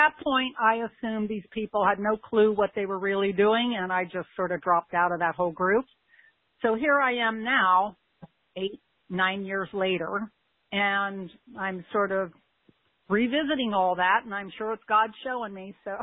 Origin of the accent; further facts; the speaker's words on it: Washington, District of Columbia, United States; born there; I was born in the District of Columbia.